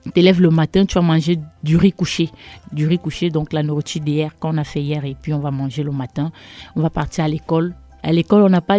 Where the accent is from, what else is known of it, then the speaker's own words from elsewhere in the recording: West, Cameroon; je viens du Cameroun. Le Cameroun, c'est un pays premièrement sous deux colonisations.